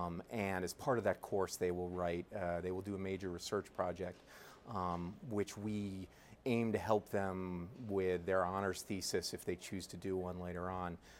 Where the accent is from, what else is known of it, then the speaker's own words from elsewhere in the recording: Ithaca, New York, United States; also born or lived in Boston / San Francisco; I mean, you know, I grew up in Ithaca. I'm a Cornell alum myself. I've lived in New York. I've lived in Boston. I've lived in San Francisco.